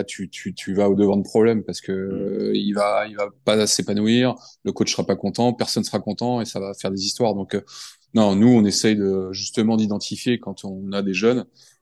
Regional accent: France; also born or lived in United States; Moi je suis français, j'adore la France.

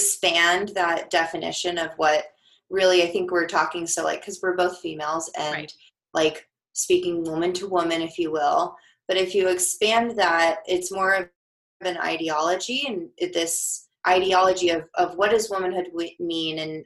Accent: Denver, Colorado, United States; I mean, I'm from Denver. I'd like to think it's a pretty progressive place.

